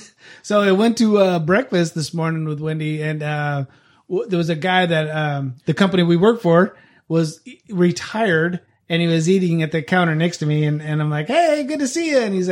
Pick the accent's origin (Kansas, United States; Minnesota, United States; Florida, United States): Florida, United States; Daytona Beach; So when I was growing up in Daytona Beach, I was like 16, 17 years old